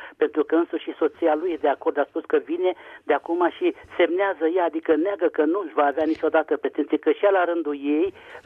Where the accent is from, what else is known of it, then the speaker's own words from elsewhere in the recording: Bucharest, Romania; și sunt din București.